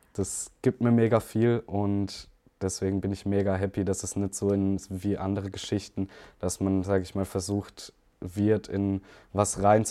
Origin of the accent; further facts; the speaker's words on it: Baden-Württemberg, Germany; ich bin direkt am Fuß vom Schwarzwald quasi aufgewachsen. Hinter meinem Haus geht's berghoch oder hinter dem Haus von meinen Eltern.